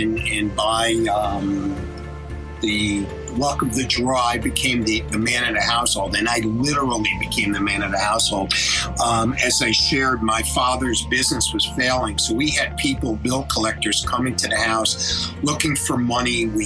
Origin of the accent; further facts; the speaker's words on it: Yonkers, New York, United States; I had a mother and a father and a younger brother, and we grew up in Yonkers, New York